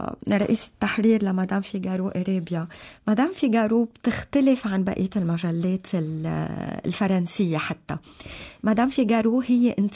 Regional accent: Lebanon; وانا اكيد كلبنانية عندي هيدا اذا بدي كل جانب

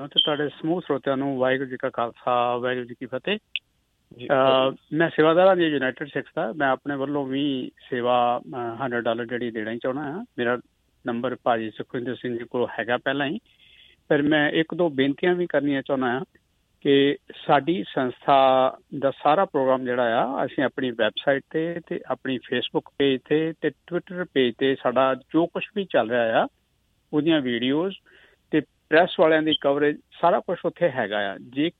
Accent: Punjab, India; ਕਿਉਂਕਿ ਅਸੀਂ ਪੰਜਾਬ ਦੇ ਲੋਕ ਜਦੋਂ ਦਿੱਲੀ ਜਾਂਦੇ ਹਾਂ ਤਾਂ ਸਾਨੂੰ ਪਾਣੀ ਦੀ ਦਿੱਕਤ ਬੜੀ ਵੱਡੀ ਹੋ ਜਾਂਦੀ ਆ

